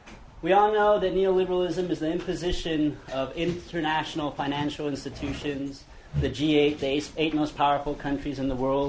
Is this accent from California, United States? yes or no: no; Austin, Texas, United States; I'm from Austin, Texas